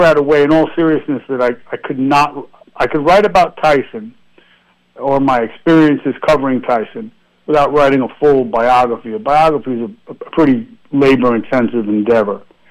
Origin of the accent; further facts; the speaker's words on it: New York City, New York, United States; I do. I grew up in New York City, where I am now.